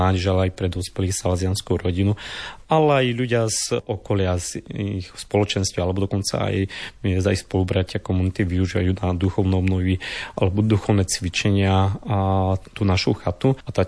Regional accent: Humenné, Prešov Region, Slovakia; Tak pochádzam z tohto prostredia. Narodil som sa v Humennom a chodil som tu k Salesianom ako stredoškolák do tohto diela. Ale potom som bol 25 rokov preč.

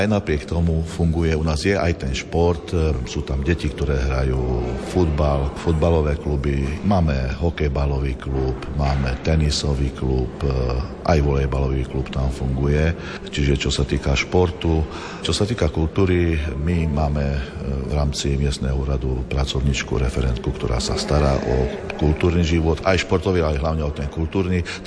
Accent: Šaca, Košice Region, Slovakia; ja som, nie som rodený Šačan, ja som sa v 5 rokov prisťahoval do Šace

